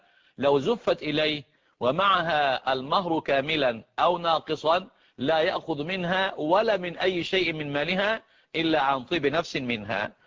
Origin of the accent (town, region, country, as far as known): Egypt